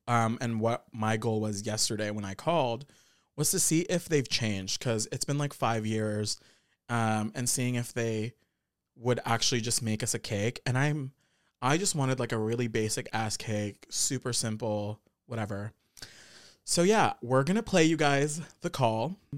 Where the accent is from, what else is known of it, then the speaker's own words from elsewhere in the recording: Canada; But yeah, so we're Canadian.